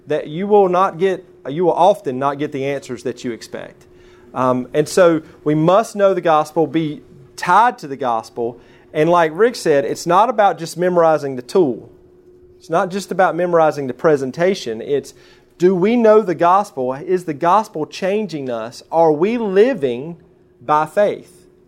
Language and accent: English; Fletcher, North Carolina, United States; born there; before I was technically a North Carolina Baptist, because my dad graduated from Fruitland in 1974. And I was born in 1976 in Fletcher.